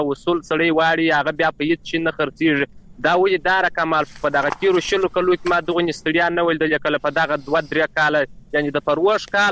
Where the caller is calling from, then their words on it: Kandahar, Afghanistan; قندهارې خبر کوم